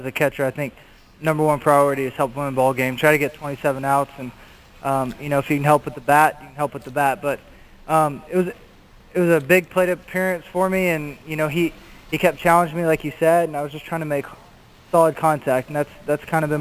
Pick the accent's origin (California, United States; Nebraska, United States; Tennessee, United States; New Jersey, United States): Tennessee, United States; now in Pittsburgh, United States; No, I grew up in Tennessee, so I hadn't heard a lot about Pittsburgh